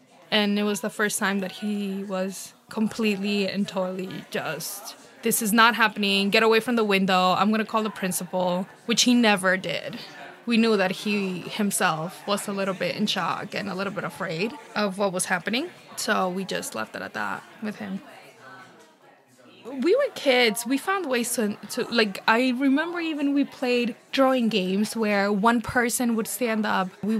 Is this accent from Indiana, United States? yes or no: no; Kearney, New Jersey, United States; growing up in Kearney, every time we cut school, we would always take the train downtown.